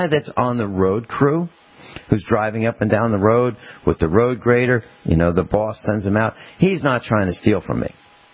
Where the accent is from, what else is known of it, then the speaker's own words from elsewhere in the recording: East Coast, United States; Well, I lived on the East Coast. You know, I grew up on the East Coast, and my parents in 1960. Built a house.